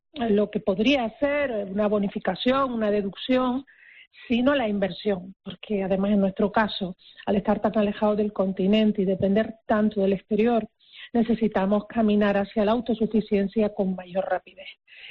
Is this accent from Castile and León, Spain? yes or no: no; Canary Islands, Spain; de cómo afecta una realidad como la Canaria. Porque las medidas que en el continente pueden resolver problemas a veces para nosotros son insuficientes o incluso perjudiciales.